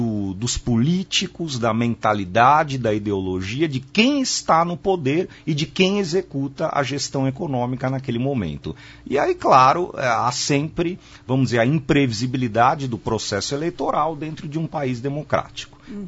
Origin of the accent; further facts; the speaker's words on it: Brazil; a gente espera, como brasileiros, como cidadãos